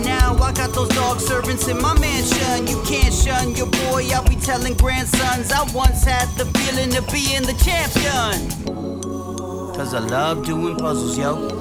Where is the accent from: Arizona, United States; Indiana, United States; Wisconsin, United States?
Wisconsin, United States; I'm from Wisconsin, and gee, golly gosh, I sure hope that I win.